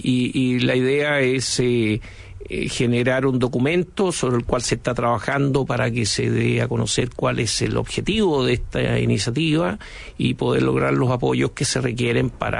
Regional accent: Chile; nosotros como chilenos vivimos esa situación durante largo tiempo

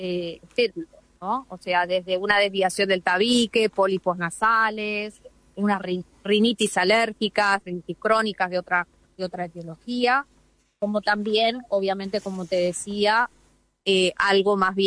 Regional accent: Uruguay; que es el hospital de referencia de Uruguay, que es de donde yo soy

